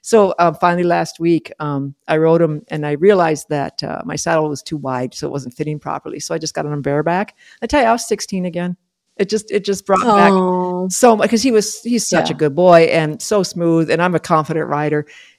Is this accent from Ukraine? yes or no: no; South St. Paul, Minnesota, United States; And we moved back to my hometown, South St. Paul, Minnesota.